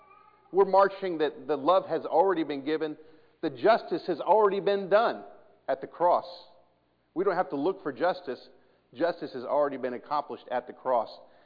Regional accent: Kansas City, Missouri, United States; And so I was raised in Kansas City, but all my family's from Iowa.

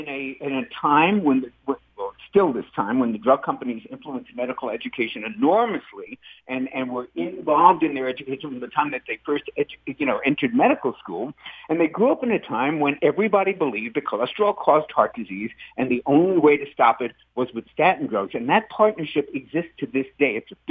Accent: New York City, New York, United States; When I grew up in New York City, I used to walk by Columbia University

